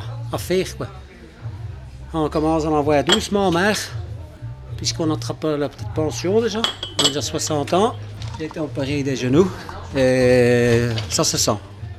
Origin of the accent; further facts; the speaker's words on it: Flanders, Belgium; French is a second language; now in Brussels, Belgium; Comme je suis flamand de naissance, mais comme je suis déjà presque 50 ans à Bruxelles, donc on parle du flamand, français, bruxellois